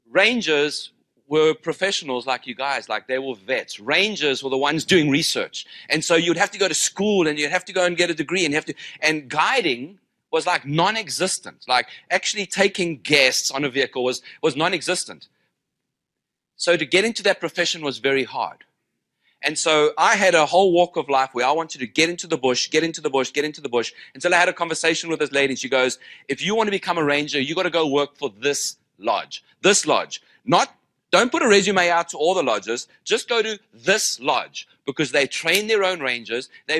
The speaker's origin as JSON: {"language": "English", "country": "South Africa", "tie": "born or raised there", "said": "I grew up in South Africa."}